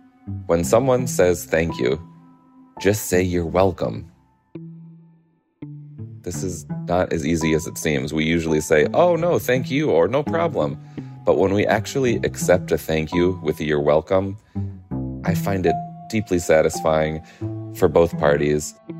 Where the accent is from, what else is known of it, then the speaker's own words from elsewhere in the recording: Detroit, Michigan, United States; now in Amsterdam, Netherlands; I'm from Detroit, Michigan, and I'm currently living in Amsterdam.